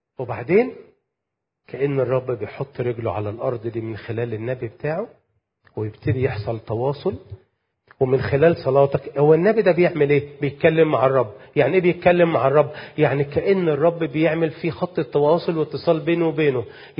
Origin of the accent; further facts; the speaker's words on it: Alexandria, Alexandria Governorate, Egypt; now in Cairo, Egypt; دلوقتي موجود في القاهرة، اي حد بيسألني يعني للوهلة الاولى لازم ارد واقول انا اساسا من اسكندريه، المولود اسكندريه، اه اوكي، وعايش في القاهره دلوقتي